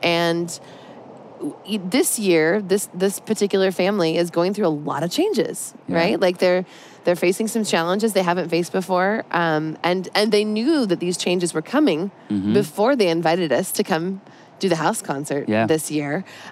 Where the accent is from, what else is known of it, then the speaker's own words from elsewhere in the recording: Stockton, California, United States; Stockton, California. It's my hometown. It's where I was born and raised.